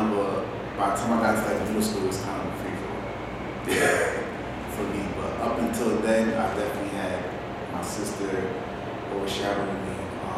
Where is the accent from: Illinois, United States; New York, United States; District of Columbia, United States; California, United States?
Illinois, United States; Harvey; I'm from Harvey.